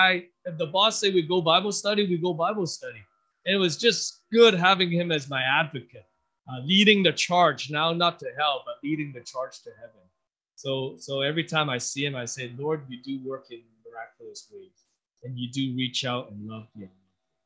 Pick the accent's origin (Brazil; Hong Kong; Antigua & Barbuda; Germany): Hong Kong; also born or lived in Canada / United States; I grew up in Hong Kong, came from Canada, and lived in the States.